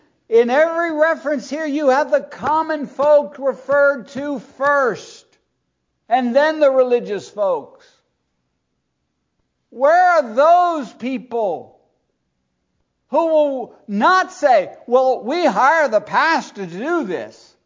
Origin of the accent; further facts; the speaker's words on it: North Carolina, United States; Where are the men? I'm from Harnett County. I get the Harnett County Daily Record.